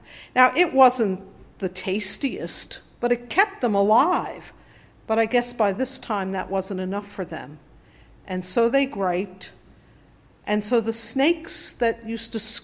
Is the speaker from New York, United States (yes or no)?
yes; New York City, New York, United States; I was very happy that we were raised in New York City because there weren't any poisonous snakes in New York City.